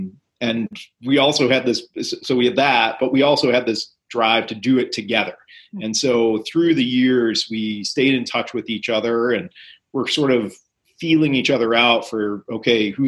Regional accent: Oak Park, Illinois, United States; So Dave and I have an interesting past because we grew up together in Oak Park, Illinois.

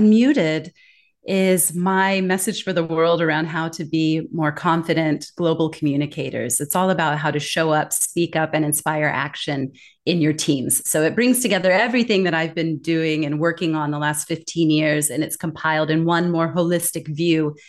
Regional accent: California, United States; sitting in your living room in my hometown in California, the world's coming to you.

